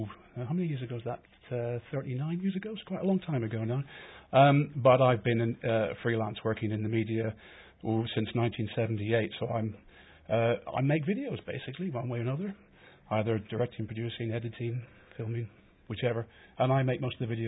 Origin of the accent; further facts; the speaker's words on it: Belfast, Northern Ireland, United Kingdom; moved away; Well, I'm actually Irish. I come from Belfast, actually. But funnily enough, most people automatically diagnose my accent as being West Country, which, until I moved here 12 years ago, I beg your pardon, I'd never actually been to the West Country.